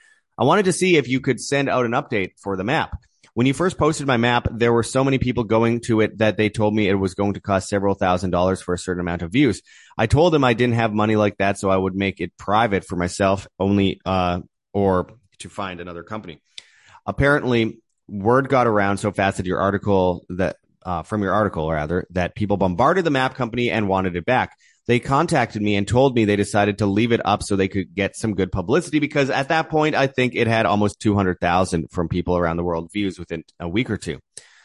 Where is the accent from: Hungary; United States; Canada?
Canada; Winnipeg, Manitoba; which we showed from Winnipeg, Canada, above North Dakota, my hometown